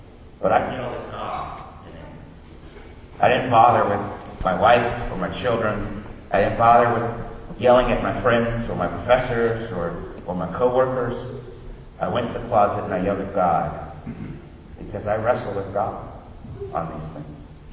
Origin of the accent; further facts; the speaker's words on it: Orlando, Florida, United States; So I grew up in Orlando. This will be my last point. I grew up in Orlando.